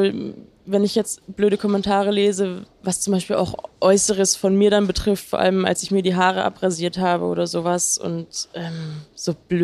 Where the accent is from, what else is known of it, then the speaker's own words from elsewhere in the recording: Munich, Bavaria, Germany; dann eben in München zu sein, in meiner Heimatstadt